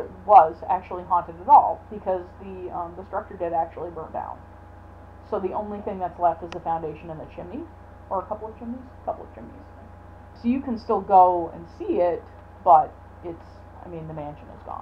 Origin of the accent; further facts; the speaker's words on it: Canada; now in United States; I'm not originally from Wisconsin, I'm from Canada